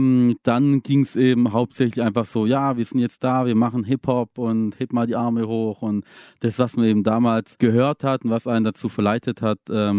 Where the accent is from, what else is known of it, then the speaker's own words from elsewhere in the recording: Rottenburg, Germany; Ich komme aus Rottenburg, im Ortsteil von Rottenburg.